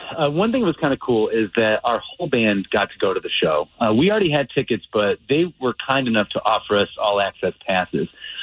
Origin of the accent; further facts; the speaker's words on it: Chicago, Illinois, United States; so we're from Chicago